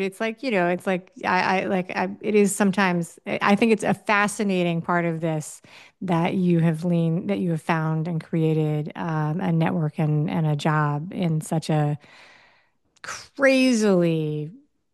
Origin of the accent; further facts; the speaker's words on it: Miami, Florida, United States; so I'm in Miami, Florida. That's my hometown.